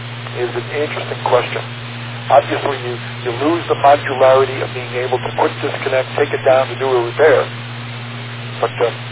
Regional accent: Middle Island, New York, United States; There was a particular set in my hometown where I was the chief repair person in Middle Island, Long Island.

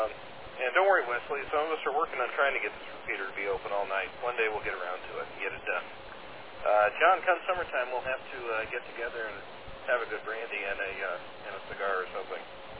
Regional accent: Ireland; Well, I'm an Irishman, we're just used to rain

